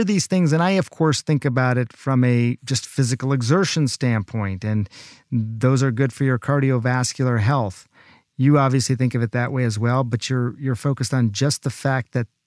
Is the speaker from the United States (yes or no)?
no; India; I'm Indian